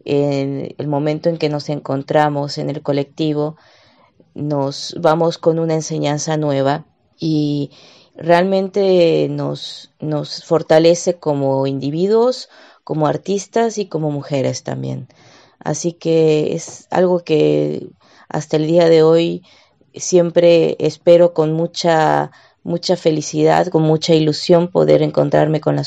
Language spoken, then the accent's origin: Spanish; Mexico; now in Buenos Aires, Argentina; como ya lo escucharon, y soy de México, nací y crecí en México. Mi familia es de Argentina, por lo tanto yo me identifico como Argenmex, soy argentina mexicana. Hace 12 años que vivo en Buenos Aires, Argentina